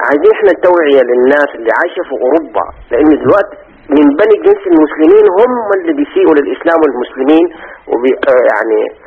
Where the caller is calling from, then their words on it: Netherlands; أنا اتصل من هولندا.